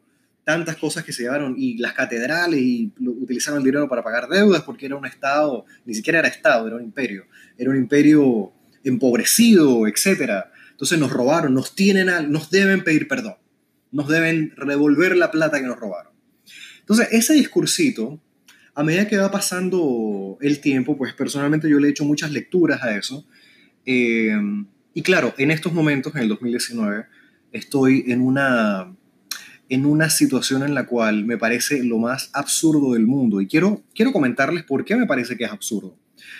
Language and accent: Spanish; Chile; cuando yo era niño y estaba creciendo en Chile